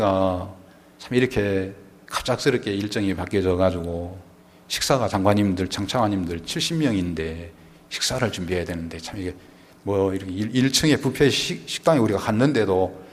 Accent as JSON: {"language": "Korean", "region": "Seoul", "country": "South Korea", "said": "제가 서울 사람 아닙니까?"}